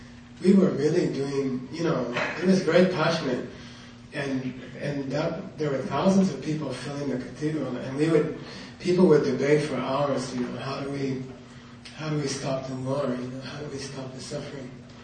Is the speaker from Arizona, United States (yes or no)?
yes; Arizona, United States; moved away as an adult; And I was telling them, you know, in my time, I came here in 1970, right? And I came from Arizona.